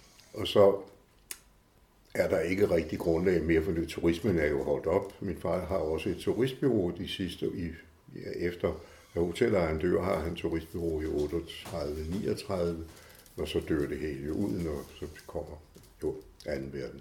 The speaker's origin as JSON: {"language": "Danish", "region": "Capital Region of Denmark", "country": "Denmark", "tie": "born there", "said": "så kunne jeg vælge at blive dansk, fordi jeg var født i Danmark."}